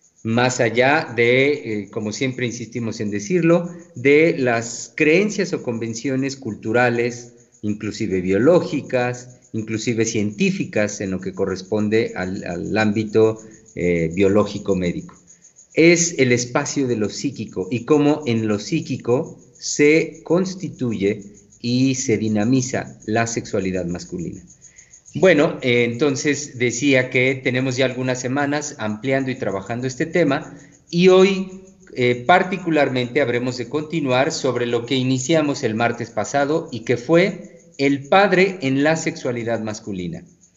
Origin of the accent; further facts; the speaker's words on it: Mexico City, Mexico; quienes somos de la Ciudad de México, quienes ahí nacimos, crecimos, vivimos, bueno, yo ahorita no tanto